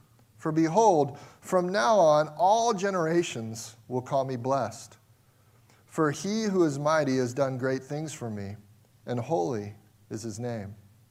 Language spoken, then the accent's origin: English; Cincinnati, Ohio, United States; my hometown Cincinnati Reds were playing down in Arizona